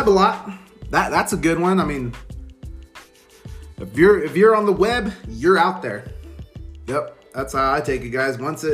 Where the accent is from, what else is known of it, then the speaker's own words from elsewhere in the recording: California, United States; moved away as an adult; now in Albuquerque, United States; Me, myself, I'm originally from California. Love California. I'm a very Californian to heart, guys. Born and raised out there for almost 18 years. Didn't move out here until I was 18 to Albuquerque, New Mexico.